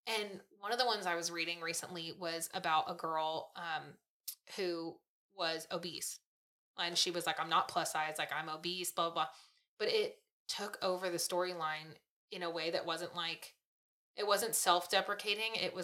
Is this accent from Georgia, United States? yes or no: no; California, United States; moved away; I'm from California, and I moved here, and they both feel very much like home.